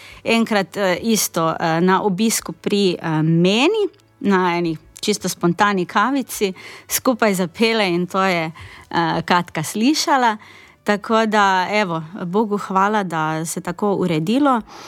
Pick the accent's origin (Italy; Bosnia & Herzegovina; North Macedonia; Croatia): Croatia; jaz sem drugače iz Hrvaške, pa malo spremljam, kaj se dogaja